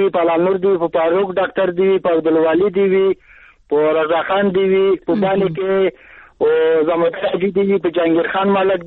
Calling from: Khost, Afghanistan; د خوست ولایت نه یم.

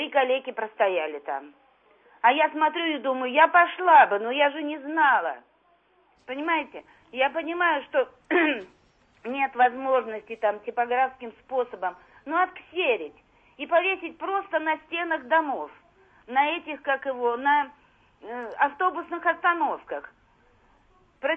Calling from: Moscow, Russia; я из Москвы.

